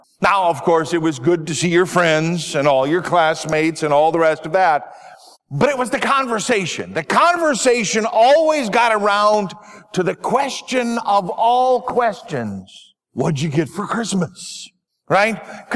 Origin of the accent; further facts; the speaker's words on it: Minnesota, United States; growing up in Minnesota, sometimes it was even long underwear.